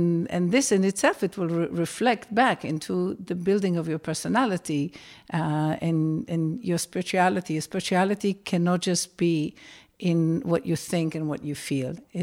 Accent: Israel; I grew up in Israel in the 60s, the same like Micha, in family of Shoah survivors

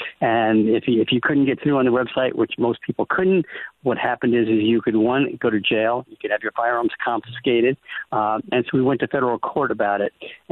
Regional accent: Washington, United States; States in my home state, Washington State, is a problem.

